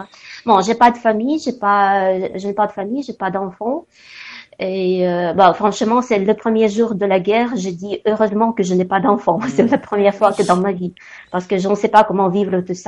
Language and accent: French; Ukraine; French is a second language; Moi, je parle le russe au quotidien. Je suis ukrainien, mais je parle le russe, pas de problème. Vraiment, pas de problème. Je parle le russe, je parle l'ukrainien, je parle le français, un tout petit peu anglais, je parle l'italien.